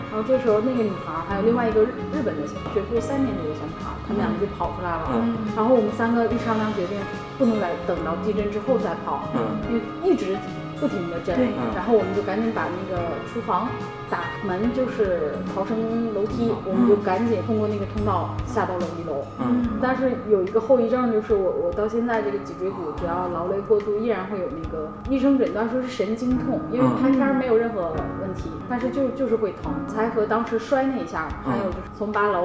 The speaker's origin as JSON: {"language": "Chinese", "country": "China", "tie": "born or raised there", "said": "我的家乡是松花江的支流流域"}